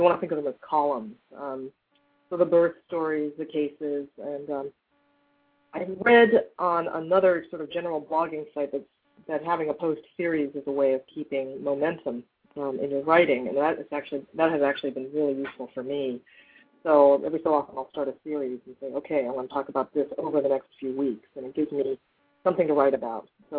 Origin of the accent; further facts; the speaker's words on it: Tucson, Arizona, United States; also born or lived in Berkeley; I was born in Berkeley, and I grew up in Tucson, Arizona, so that's southern Arizona, and that's not a small rural community